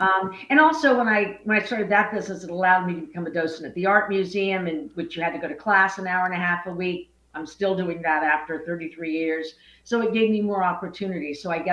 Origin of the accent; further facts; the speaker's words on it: Sarasota, Florida, United States; I grew up in Sarasota, Florida